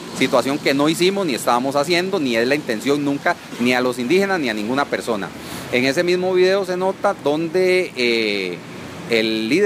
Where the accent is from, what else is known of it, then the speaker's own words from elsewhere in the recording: Costa Rica; para que todo el mundo vea lo violento que somos los costarricenses